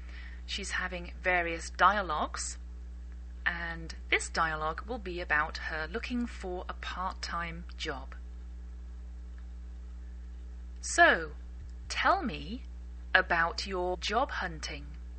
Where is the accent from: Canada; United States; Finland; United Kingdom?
United Kingdom; England; I'm English.